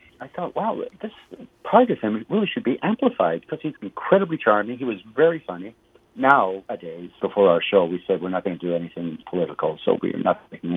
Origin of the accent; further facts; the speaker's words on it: Canada; he was not my president, being Canadian, and also I'm liberal